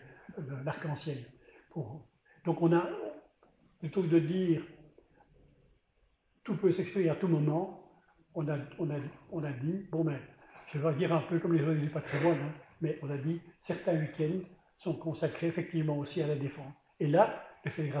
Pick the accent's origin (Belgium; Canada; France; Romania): Belgium; puisque je suis belge